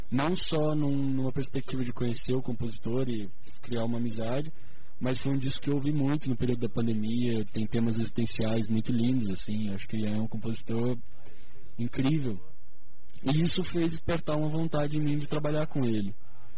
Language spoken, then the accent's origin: Portuguese; Rondônia, Brazil; now in Curitiba, Brazil; Sou do norte do Brasil, eu sou o que tá mais longe de casa. E vim também mais ou menos com um intuito parecido da Ana, de estar num lugar maior e ter um pouco mais de possibilidades, né? Porque minha cidade é uma cidade pequena, em Rondônia